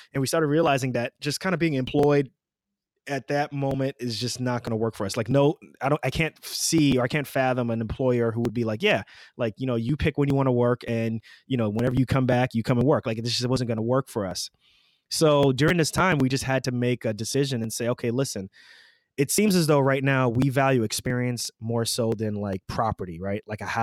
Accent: New York, New Jersey area, United States; We're both from the New York, New Jersey area.

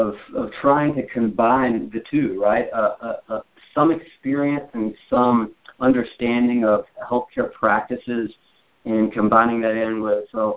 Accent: Decatur, Alabama, United States; also born or lived in Greenville, South Carolina; And I grew up in North Alabama, Decatur. Spent a little bit of time in Greenville, South Carolina.

